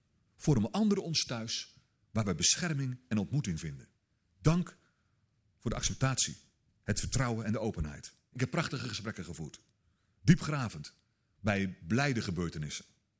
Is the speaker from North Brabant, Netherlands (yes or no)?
no; South Holland, Netherlands; Ik kwam uit de Krimpende Waard, uit het Westen. En de gemeente waar ik was, waar ik woonde, de gemeente Bergambacht